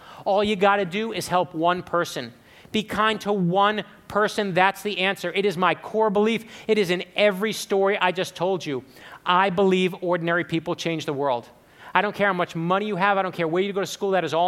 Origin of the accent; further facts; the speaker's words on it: Brooklyn, New York, United States; When I was growing up in Brooklyn, okay, my father, he worked hard.